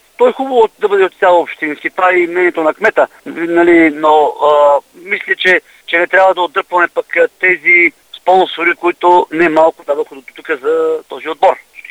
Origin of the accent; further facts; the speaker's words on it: Kyustendil, Kyustendil Province, Bulgaria; аз съм кюстендилец, отбора ми е в сърцето